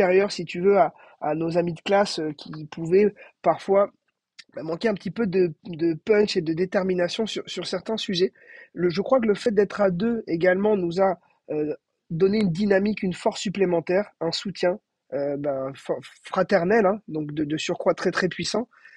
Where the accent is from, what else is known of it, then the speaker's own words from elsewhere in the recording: Brest, Brittany, France; also born or lived in Cannes; Pour la petite histoire, on a une mère espagnole et un père breton. On est né à Cannes, mais on a grandi à Brest.